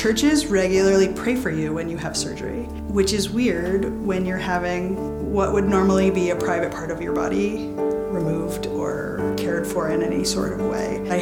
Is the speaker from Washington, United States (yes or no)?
no; South Dakota, United States; Growing up in South Dakota, you can imagine it's not the most fun place to figure out you're trans.